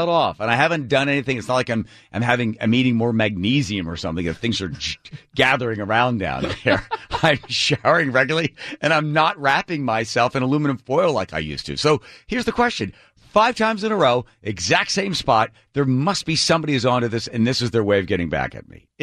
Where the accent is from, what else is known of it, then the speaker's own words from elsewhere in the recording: Ireland; Let me tell you something. I'm Irish.